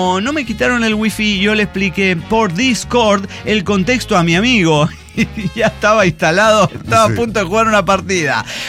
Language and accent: Spanish; Bogotá, Colombia; soy bogotano, soy rolo, claro, soy de Colombia.